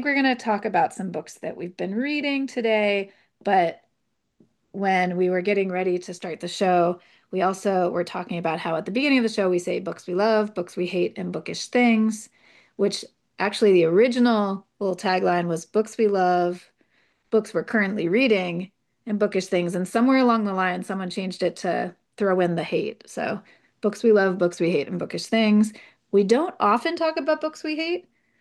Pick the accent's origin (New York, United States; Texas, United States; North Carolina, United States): New York, United States; Hudson